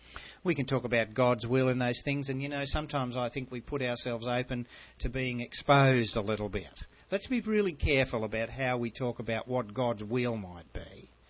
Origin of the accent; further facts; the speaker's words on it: Australia; You've heard my story about I was posted to Vietnam as an Australian soldier. I'm a Vietnam veteran.